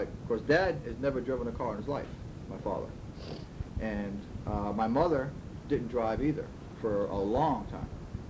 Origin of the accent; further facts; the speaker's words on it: New York, United States; 1947 I was born. And every year thereafter, I grew up in the Catskills, literally grew up.